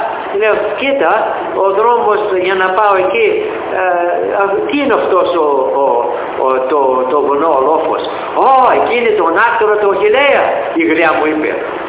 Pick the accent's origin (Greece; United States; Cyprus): United States; είμαι Αμερικανός και θέλω να βρω